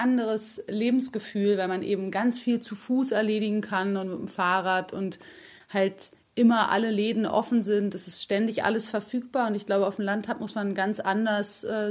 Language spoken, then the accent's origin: German; Berlin, Germany; ich bin wirklich durch und durch Stadtkind. Ich bin in Berlin, in der Westberliner Insel geboren und aufgewachsen. Ja, ich war immer hier.